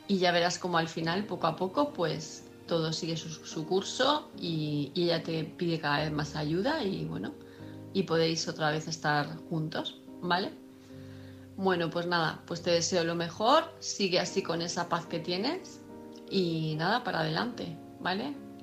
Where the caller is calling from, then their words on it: Palma de Mallorca, Balearic Islands, Spain; de Palma de Mallorca